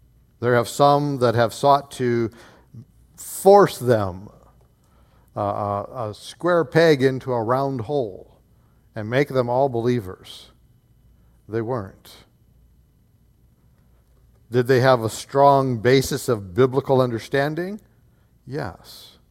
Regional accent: United States; I think of America, because that's where I've grown up.

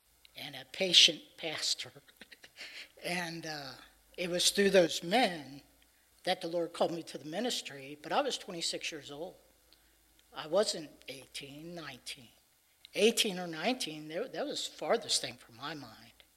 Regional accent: Cincinnati, Ohio, United States; There was one Christian school in the area. I grew up in Cincinnati.

